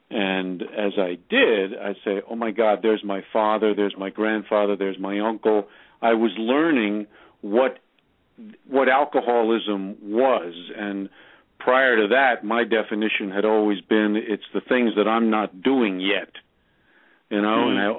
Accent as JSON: {"language": "English", "town": "New York City", "region": "New York", "country": "United States", "said": "I'm from New York City originally. I grew up in an alcoholic family."}